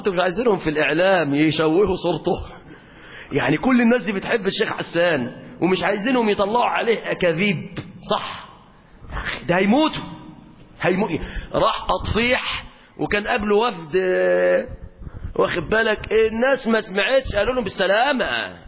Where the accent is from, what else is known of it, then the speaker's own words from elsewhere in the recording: Egypt; طبعا ده لو عندنا في مصر هنا هيقول له ده الشافعي مات وسابني يا ابني